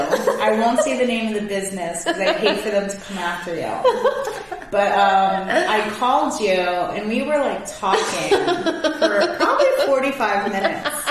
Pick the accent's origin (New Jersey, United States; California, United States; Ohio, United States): California, United States; San Diego; I came from San Diego, and I was like, they don't work.